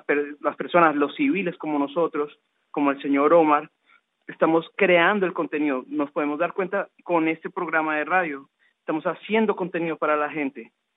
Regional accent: Colombia; moved away; yo vengo de Colombia, acá no tengo cobertura digital

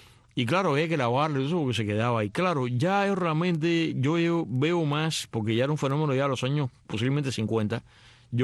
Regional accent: Cuba; yo llegué a verlo en mi infancia en Cuba

